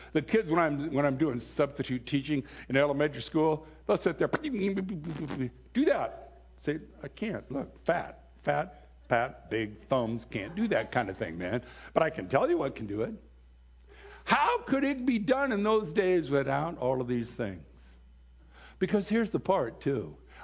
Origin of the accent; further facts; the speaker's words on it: Bellingham, Washington, United States; Those used to be so brutal when I was growing up in Bellingham, Washington, because you knew everybody was backstabbing each other